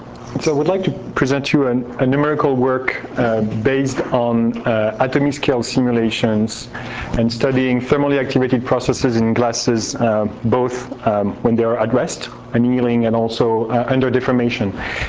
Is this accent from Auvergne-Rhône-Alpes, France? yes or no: yes; Grenoble, Auvergne-Rhône-Alpes, France; So I'm from Grenoble in France